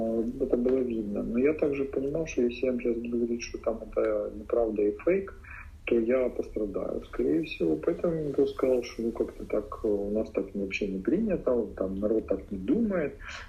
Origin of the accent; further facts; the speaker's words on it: Donetsk, Donetsk Oblast, Ukraine; А родом я из Донецка.